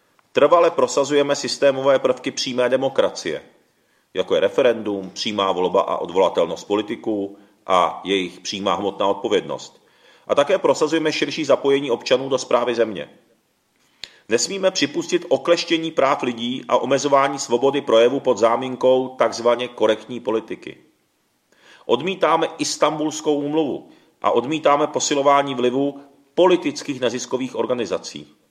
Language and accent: Czech; Moravia, Czechia; i já jsem hrdý Moravák. Jak říkají rádi lidi na Moravě, říkají, že jsem prý jediný šikmoký Moravák na světě.